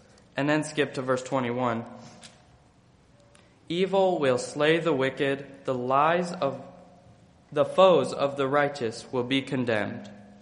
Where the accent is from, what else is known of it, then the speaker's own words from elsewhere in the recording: Montana, United States; So I grew up in Montana, and living in a small town in Montana, me and my two brothers had the chore of walking our dog.